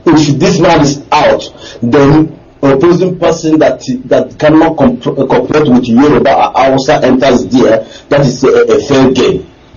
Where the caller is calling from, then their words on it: Rottenburg, Baden-Württemberg, Germany; I'm calling from Rottenburg.